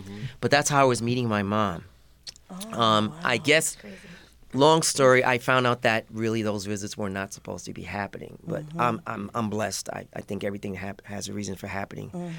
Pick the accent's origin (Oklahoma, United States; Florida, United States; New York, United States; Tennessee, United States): New York, United States; also born or lived in Brooklyn; I'm originally from Spanish Harlem, New York, Upper Manhattan, El Barrio.